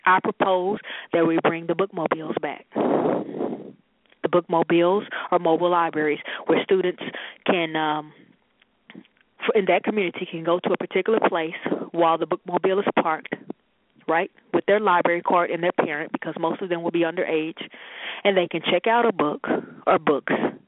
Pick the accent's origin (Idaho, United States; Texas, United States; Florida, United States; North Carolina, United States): Texas, United States; Waco; when I was growing up in South Waco, my grandmother's neighborhood, the bookmobile always came every Saturday